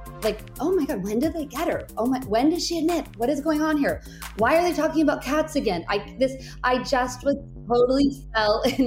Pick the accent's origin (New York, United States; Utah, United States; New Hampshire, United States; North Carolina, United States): New Hampshire, United States; I grew up in New Hampshire, and I was a pretty late bloomer to theater as a career.